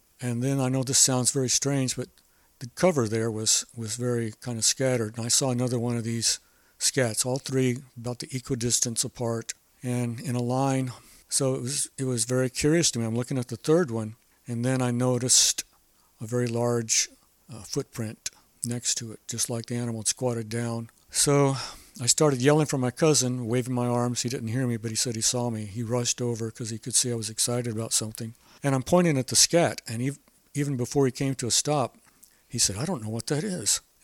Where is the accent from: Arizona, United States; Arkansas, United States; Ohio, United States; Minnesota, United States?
Arizona, United States; Okay, well, I was born and raised in Arizona.